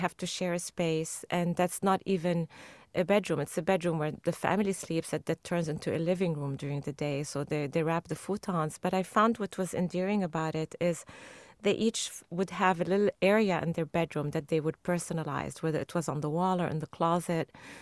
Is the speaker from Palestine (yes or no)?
no; Lebanon; And my experience growing up in Lebanon was very different.